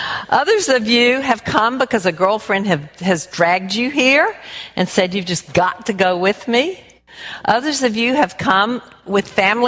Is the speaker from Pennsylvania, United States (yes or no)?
no; Columbia, South Carolina, United States; born there; I was born in Colombia many years ago, and it's great to be back. I haven't been back here in about 5 years